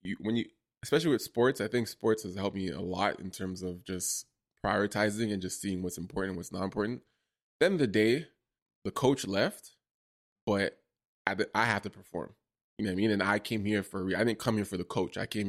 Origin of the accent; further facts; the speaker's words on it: Toronto, Ontario, Canada; I'm from Toronto.